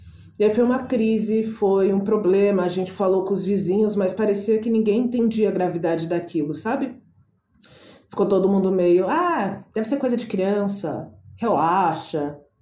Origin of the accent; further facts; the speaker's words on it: Diadema, São Paulo, Brazil; eu nasci, cresci e me desenvolvi na periferia. Eu sou da cidade de Diadema